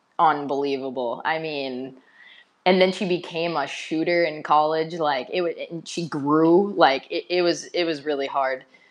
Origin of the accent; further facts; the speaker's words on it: Minnesota, United States; okay, granted, we're all from Minnesota, but man, we come from completely different families, different backgrounds